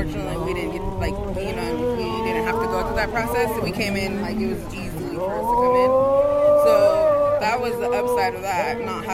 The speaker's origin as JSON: {"language": "English", "town": "Santa Rosa", "region": "California", "country": "United States", "said": "from California, Santa Rosa, California."}